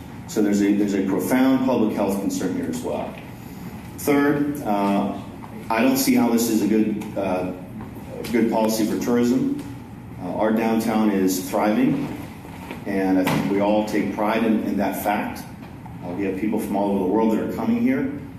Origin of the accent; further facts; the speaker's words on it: Austin, Texas, United States; Yes, I'm from Austin. I've been here since 1984.